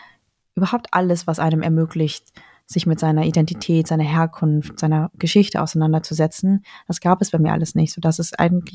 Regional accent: Germany; also born or lived in Paris, France; in Deutschland, wo ich aufgewachsen bin und geboren bin

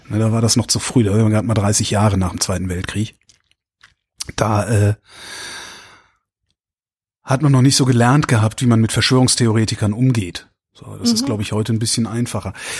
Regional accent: Cologne, North Rhine-Westphalia, Germany; Und ich bin aufgewachsen im Rheinland. Also das ist in der Köln, also praktisch in Köln.

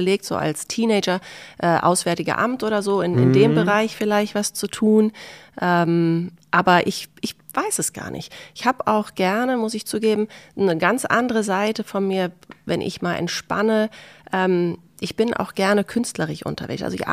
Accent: Ibiza, Balearic Islands, Spain; das ist die Insel, auf der ich teilweise aufgewachsen bin in Spanien.

